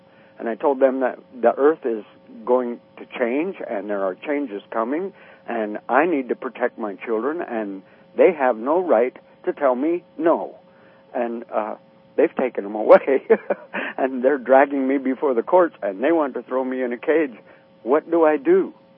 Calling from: Idaho, United States; from Idaho, Northern Idaho.

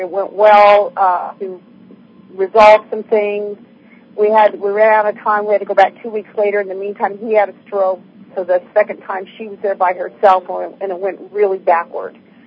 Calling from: San Diego, California, United States; I'm calling from San Diego.

